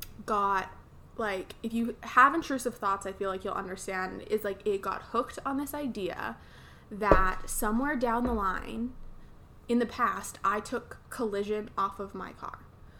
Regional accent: Okotoks, Alberta, Canada; because I'm from Okotoks and I've never had to take the bus.

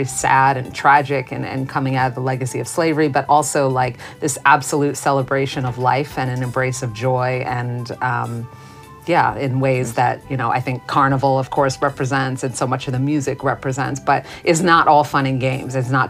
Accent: New York, United States; I'm from New York and born and raised, and that's where my base is, even though I travel a lot for everything that I do.

